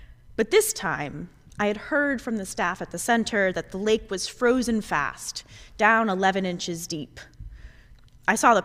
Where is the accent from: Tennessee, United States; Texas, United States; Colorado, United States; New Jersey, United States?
Texas, United States; given that I am from Texas, is not many, but has increased vastly this winter.